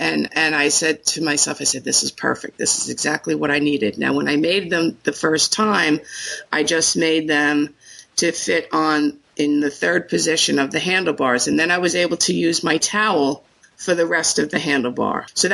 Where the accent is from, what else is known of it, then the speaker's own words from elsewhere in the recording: Long Island, New York, United States; I'm from Long Island, New York.